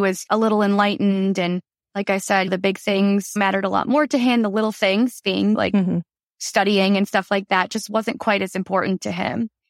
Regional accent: Chicago, Illinois, United States; I am from the Chicago area, working in advertising sales.

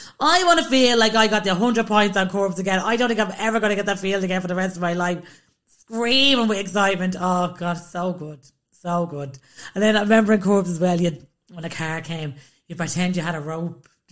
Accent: Baldoyle, Leinster, Ireland; I grew up in Stapola Lawns in Baldoyle.

